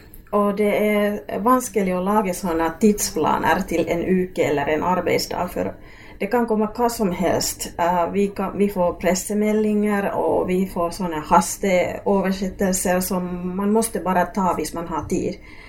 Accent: Oulu, North Ostrobothnia, Finland; moved away as an adult; also born or lived in Helsinki; now in Norway; Jag kommer från Finland, jag är född i Oulu, Uleåborg, och mina föräldrar kommer från Östfinland, Kainu och Savolax. Och jag har bott i huvudstadsregionen i Helsinki i nästan 20 år och sen 10 år här i Norge.

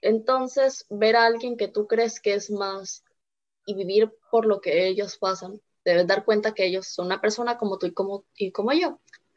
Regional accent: Colombia; el primer anime que me vi fue como buena niña colombiana

